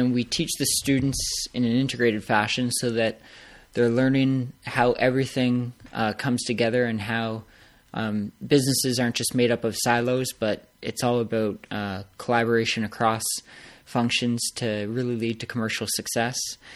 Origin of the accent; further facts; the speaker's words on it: Canada; So I grew up in Canada, did an undergraduate and master's degree in marketing